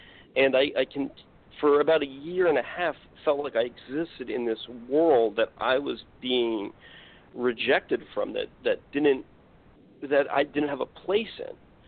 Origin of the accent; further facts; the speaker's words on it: New Jersey, United States; Yeah, I'm from North New Jersey. I live in a fairly normal suburban town. I went to public school.